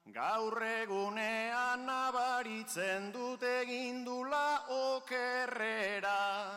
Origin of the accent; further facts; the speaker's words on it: Hendaye, Nouvelle-Aquitaine, France; Hendaiarra naiz ta txikitatik hein izan diet aurrera.